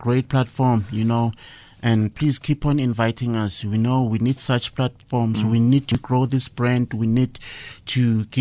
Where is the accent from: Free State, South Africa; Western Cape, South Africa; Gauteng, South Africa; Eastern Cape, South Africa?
Gauteng, South Africa; Soshanguve; I'm from Block AA.